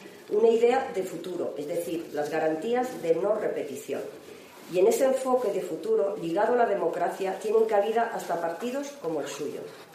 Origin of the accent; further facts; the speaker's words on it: Spain; Nosotros somos tan españoles como ustedes